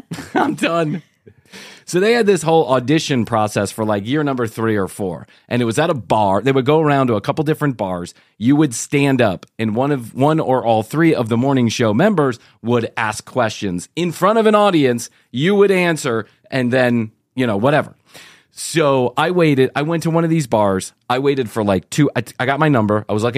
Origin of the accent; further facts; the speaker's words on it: Atlanta, Georgia, United States; from Atlanta, Georgia.